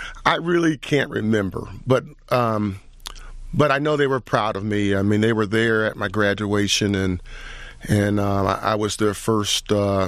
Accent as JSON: {"language": "English", "region": "the South", "country": "United States", "tie": "born or raised there", "said": "And so I think those experiences of growing up in the South, they were very, looking back, they were very transformative"}